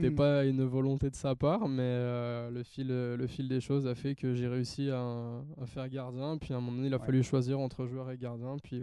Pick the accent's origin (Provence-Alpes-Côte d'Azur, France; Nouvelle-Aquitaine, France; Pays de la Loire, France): Provence-Alpes-Côte d'Azur, France; Briançon; born there; Ouais, je suis né à Briançon.